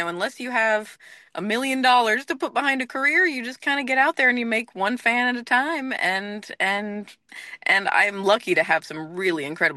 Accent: Florida, United States; moved away as an adult; now in California, United States; I grew up in Central Florida. My dad's from Florida, my mom's from California, so I grew up in Florida and then ended up in California in my mid-20s.

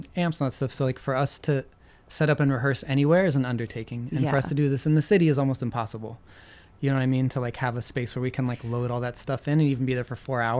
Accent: United States; I'm American

